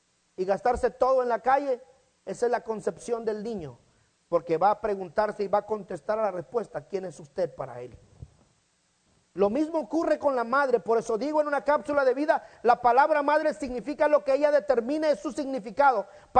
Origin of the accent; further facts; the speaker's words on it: Mexico; hablo del mexicano porque es la raza que conozco, yo soy mexicano